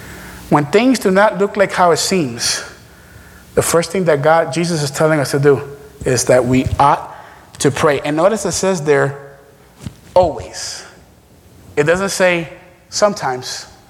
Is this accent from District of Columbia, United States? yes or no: no; Florida, United States; And how long ago was the one in Stoneman in my hometown in South Florida?